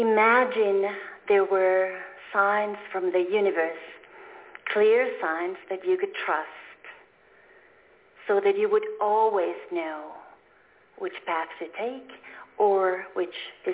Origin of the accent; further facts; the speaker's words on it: Finland; English is a second language; moved away; When I was growing up in Finland, I loved books, I still do. One day I was in my hometown bookstore and saw a book that called my attention.